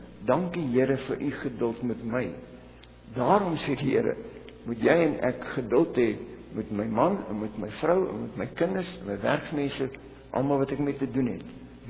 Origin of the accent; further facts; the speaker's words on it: KwaZulu-Natal, South Africa; Ek het in Natal groot geword. En ek het Zulu geleer as kind. Ek het vir 7 jaar in Zulu gepreek ook.